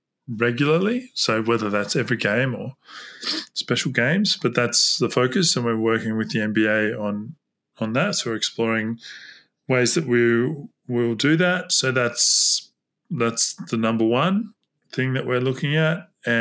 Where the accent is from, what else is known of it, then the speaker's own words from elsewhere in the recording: Australia; And I think it's good being an Australian and, you know, having a thing about British, the colonizers is like, you know, super interesting.